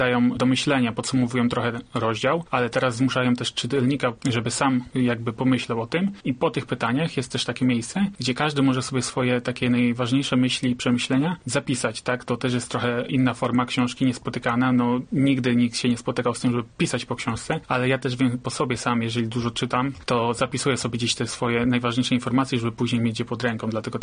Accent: Walków, Łódź Voivodeship, Poland; now in Wieluń, Poland; Pochodzę z mojej miejscowości, to z Walków, położonym właśnie w gminie Osjaków.

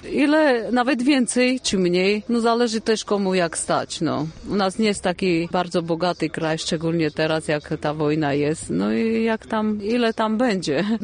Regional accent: Armenia; moved away as an adult; now in Poland; Przyjechałam z Armenii 25 lat temu. Na wycieczkę przyjechałam i poznałam męża przez 3 dni.

